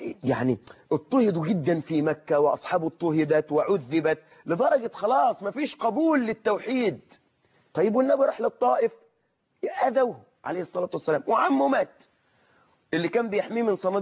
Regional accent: Suez, Suez Governorate, Egypt; أحد المرشحين عندنا في السويس البارزين

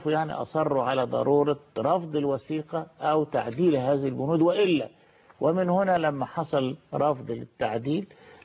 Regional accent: Egypt; إحنا مصريين بتوجهات فكرية مختلفة، توجهات سياسية وحزبية مختلفة

